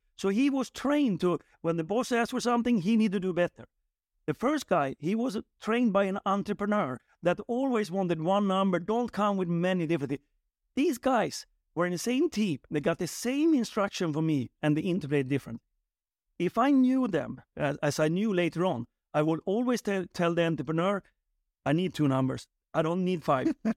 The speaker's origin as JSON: {"language": "English", "country": "Sweden", "second_language": "English", "said": "I mean, Henrik and I come from Sweden"}